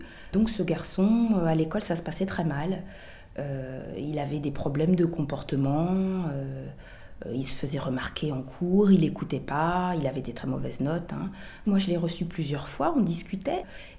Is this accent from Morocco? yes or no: no; Paris, Île-de-France, France; born there; Moi, je suis antillaise d'origine. Je suis née à Paris, mais c'est vrai que je n'ai pas vécu aux Antilles.